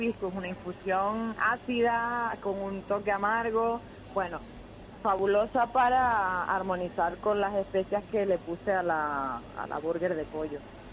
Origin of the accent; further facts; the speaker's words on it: Canary Islands, Spain; estamos en las Américas, pero somos parte de Canarias